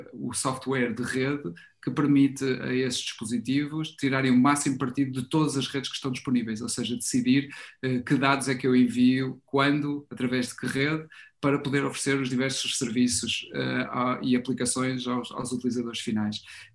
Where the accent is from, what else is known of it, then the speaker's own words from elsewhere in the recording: Porto, Norte, Portugal; moved away; also born or lived in Germany; vários sítios, mas depois aterrámos, entre aspas, no Porto, e vivi a maior parte da minha infância e juventude no Porto, antes de ir para a Alemanha.